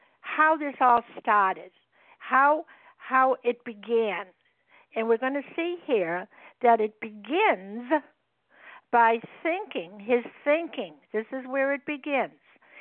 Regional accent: Massachusetts, United States; Yes, and I'm from Massachusetts.

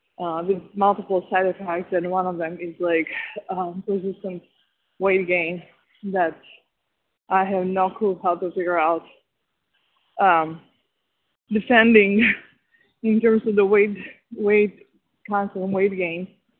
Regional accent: Chicago, Illinois, United States; I'm from Chicago, relatively new to OA.

